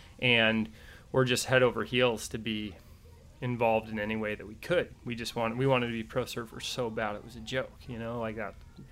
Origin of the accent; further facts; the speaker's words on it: Ojai, California, United States; We grew up in Ojai, California, so it's not that far away from the industry.